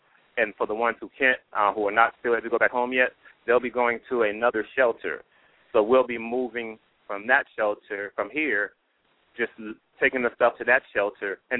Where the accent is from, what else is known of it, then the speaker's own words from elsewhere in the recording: Paterson, New Jersey, United States; I was raised and born in Patterson, went to Patterson schools, went to school in New Jersey, college and grad.